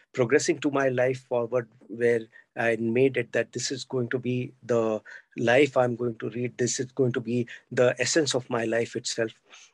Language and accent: English; Mumbai, Maharashtra, India; As a little boy born and brought up in Mumbai, we had a very, very modest childhood.